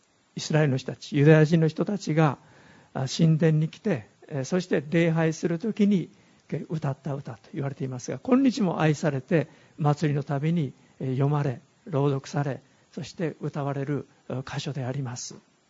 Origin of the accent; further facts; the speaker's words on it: Hiroshima, Japan; 私は田舎の出身です。50キロぐらい北の方に離れたところですけども